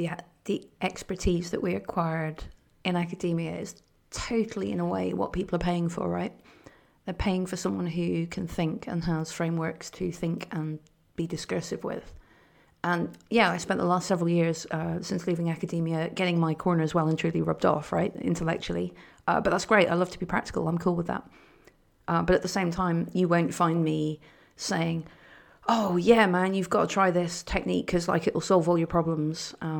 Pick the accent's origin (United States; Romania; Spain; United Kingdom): United Kingdom; Well, first of all, I'm British.